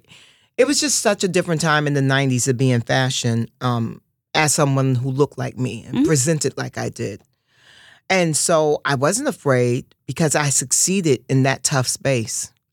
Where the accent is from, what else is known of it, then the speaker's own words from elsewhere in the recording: Harlem, New York, United States; I knew growing up in Harlem, I knew that there are a lot of people that are broke.